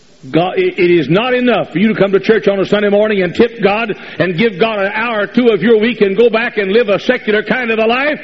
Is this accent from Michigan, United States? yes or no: no; Dallas, Texas, United States; But I'm the original Dallas Cowboy fan. I grew up in Dallas.